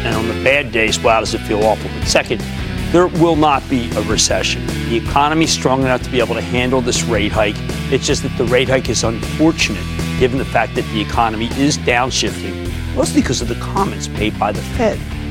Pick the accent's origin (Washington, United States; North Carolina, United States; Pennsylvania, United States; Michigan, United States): Pennsylvania, United States; Philadelphia; I know I'm going to do it because I'm from Philadelphia.